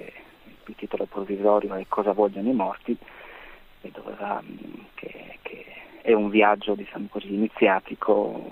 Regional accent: Naples, Campania, Italy; born there; Io a Napoli ci sono nato, come racconto nella Luce Prima, però ci sono rimasto fino alla mia età in un istituto per ragazze madri, e il mese scorso è la prima volta che ci sono stato da adulto.

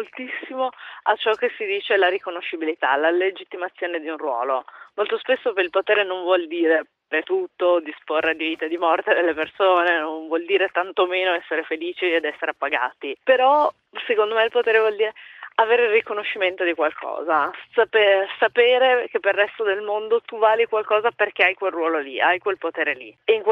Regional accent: Pordenone, Friuli-Venezia Giulia, Italy; Io sono di Pordenone, ho studiato all'Università di Trieste

